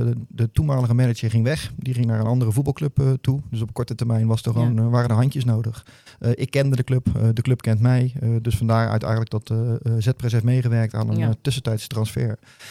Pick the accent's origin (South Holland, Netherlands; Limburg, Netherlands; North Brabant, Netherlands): South Holland, Netherlands; Rotterdam; now in Vlaardingen, Netherlands; Ja, ik ben geboren in Rotterdam bij de Kleiweg, bij het Sint-Franciscus ziekenhuis in de buurt. Ja. Daar wonen mijn ouders nog steeds in het ouderlijk huis. Ja. En zelf ben ik rond 2000 verhuisd naar Vlaardingen.